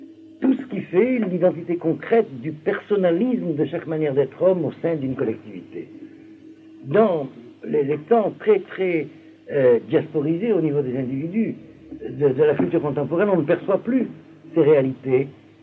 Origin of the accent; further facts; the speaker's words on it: Algeria; Moi, comme vous le savez, je suis originaire d'Algérie, j'étais habitué à un certain paysage, qui est le paysage algérien